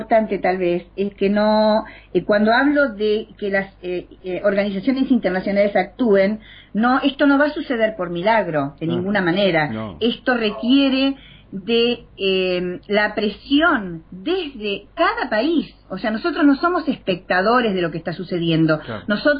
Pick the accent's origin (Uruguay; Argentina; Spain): Argentina; esta es la parte que nos toca a nosotros como argentinos